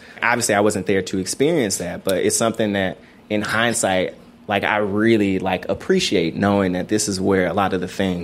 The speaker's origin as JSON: {"language": "English", "town": "Memphis", "region": "Tennessee", "country": "United States", "tie": "born or raised there", "said": "growing up in Memphis, I actually came to house music and like DJ culture and like dance very late. You know, it's a blues heavy town, R&B, soul."}